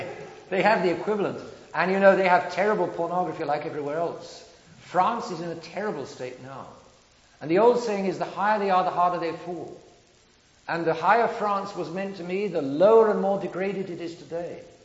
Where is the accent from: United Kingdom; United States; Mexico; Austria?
United Kingdom; England; I've got no axe to grind, precisely because I'm English.